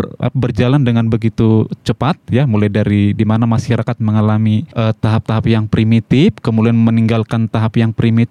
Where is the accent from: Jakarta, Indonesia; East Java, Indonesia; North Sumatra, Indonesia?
North Sumatra, Indonesia; Pematangsiantar; born there; now in Tanjung Pinang, Indonesia; saya lahir di Siantar, tapi ya, sekarang sudah menetap dan berdomisili di Kepulauan Riau